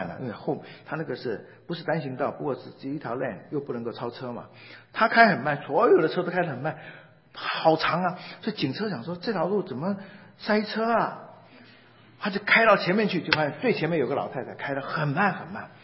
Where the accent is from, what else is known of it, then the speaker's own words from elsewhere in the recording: Taiwan; 我从小在眷村长大哈，我就有这个经验。